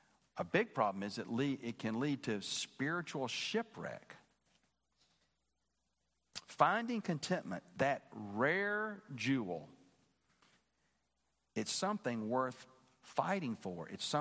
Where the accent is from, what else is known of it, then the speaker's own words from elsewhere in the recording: Birmingham, Alabama, United States; now in Warner Robins, United States; I was born in the South, and I am not a fan of brutally hot weather. And it's hotter here in Warner Robins than it was where I grew up in Birmingham, Alabama.